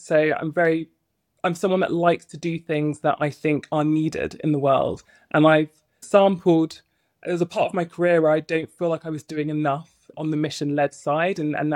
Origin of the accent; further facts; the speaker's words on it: East of England, United Kingdom; I'm Nigerian by background. So there are lots of other doctors in my family too. I grew up in the home county. So I grew up in Bedfordshire in suburbia, white suburbia.